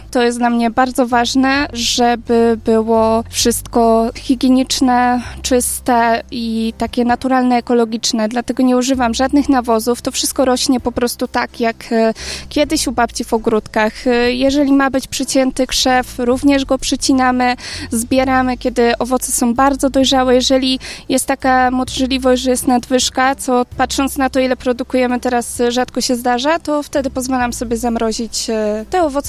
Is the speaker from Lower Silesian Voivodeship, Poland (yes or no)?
yes; Sobótka, Lower Silesian Voivodeship, Poland; now in Boleścin, Poland; No ja jestem z Sobótki, ale dość szybko się stamtąd wyprowadziłam